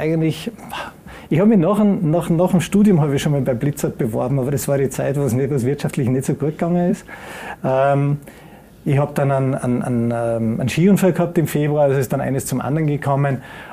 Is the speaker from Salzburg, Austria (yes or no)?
yes; Mittersill, Salzburg, Austria; Ja, ich bin in Mittersil geboren, Mittersil zur Volksschule gegangen